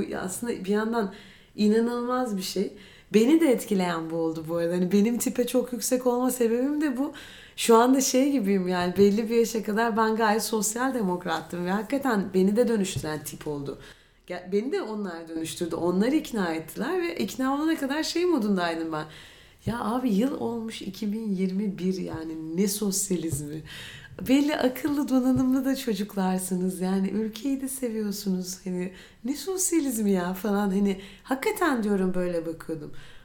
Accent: Istanbul, Turkey; Ben doğma büyüme İstanbul'uyum.

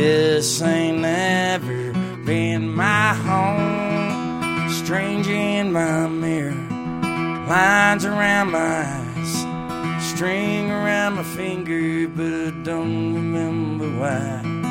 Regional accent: Texas, United States; moved away as an adult; also born or lived in Tennessee; I'm from Texas originally, and I hitchhiked to Tennessee when I was 19 to do this.

